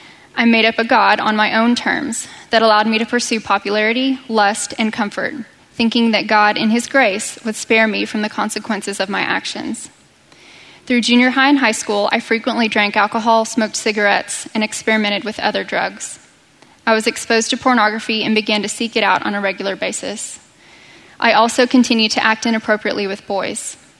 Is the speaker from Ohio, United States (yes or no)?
no; Dallas, Texas, United States; born or raised there